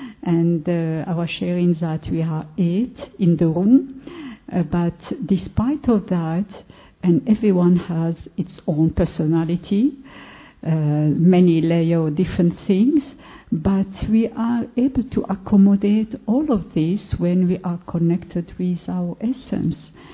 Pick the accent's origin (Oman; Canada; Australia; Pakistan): Oman; English is a second language; from Oman.